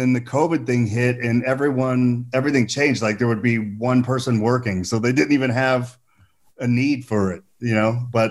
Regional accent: Rockport, Indiana, United States; It was right outside my hometown. Yeah. In Rockport, Indiana.

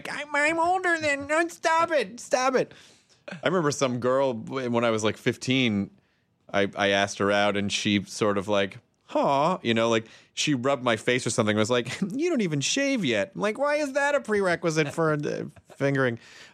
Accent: Santa Rosa, California, United States

